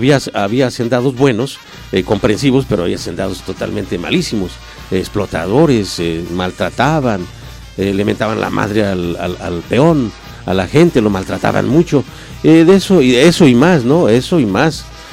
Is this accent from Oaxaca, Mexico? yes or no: yes; Oaxaca, Mexico; esa historia nos dice que existimos como pueblo mixteco, como oaxaqueños, como mexicanos.